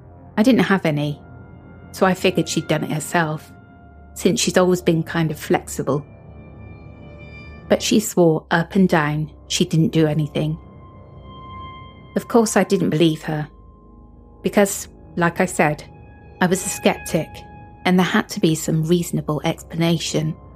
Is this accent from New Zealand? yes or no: no; Australia; I'm from Australia, and I used to work at a 24/7 rural petrol station in a small town called Barham. It's on the Murray River